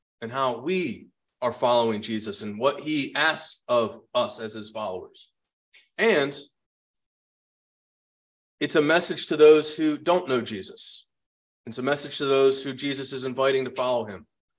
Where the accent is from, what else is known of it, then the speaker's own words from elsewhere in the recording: United States; And as an American watching it, you may have been like me and thought, why are they're really promoting the monarchy?